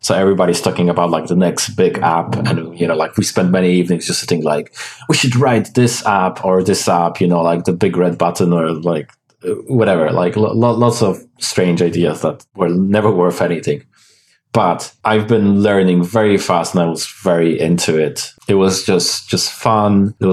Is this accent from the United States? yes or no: no; Szczecin, West Pomeranian Voivodeship, Poland; moved away as an adult; now in United Kingdom; So I'm originally from Poland, Szczecin. I came to the UK when I was, I think, 20.